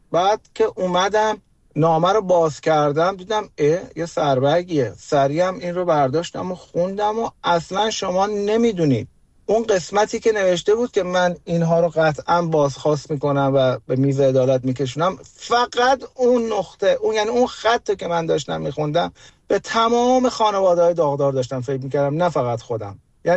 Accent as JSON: {"language": "Persian", "country": "Iran", "tie": "born or raised there", "said": "ما توی ایران بزرگ شدیم، از اون زمانی که من به دنیا آمدم خب انقلاب شده بود"}